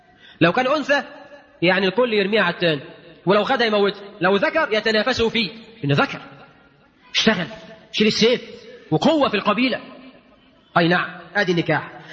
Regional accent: Egypt; انا قرات وقلت الخبر ده من كام سنه، قرات في جريده، جريده هنا عندنا في مصر

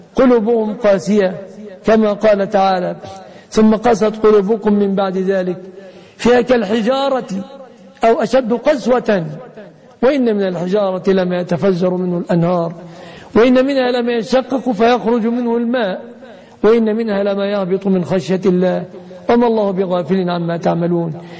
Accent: Egypt; بلادنا مصر

